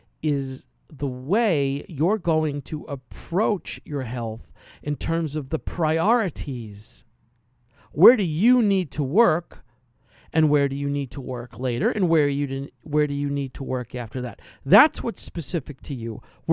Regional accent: Irvine, California, United States; I grew up in Irvine near the nuclear reactor sites there. On Barranca.

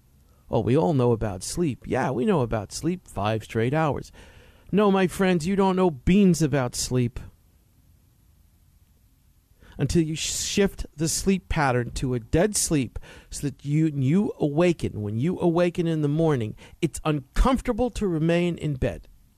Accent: East Coast, United States; It's what I always loved about boxing, about growing up on the East Coast, going to the gyms with that spurious claim that you could fight.

